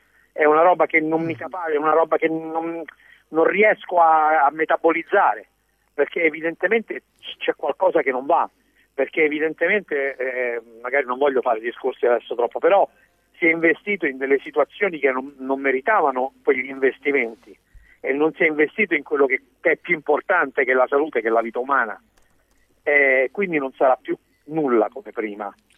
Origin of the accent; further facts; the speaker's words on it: Cosenza, Calabria, Italy; Poi sono un uomo del sud, sono calabrese.